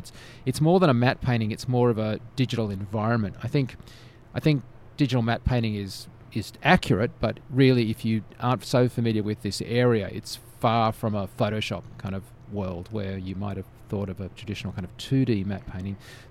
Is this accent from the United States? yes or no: no; Australia; I mean, this is, I'm an Australian.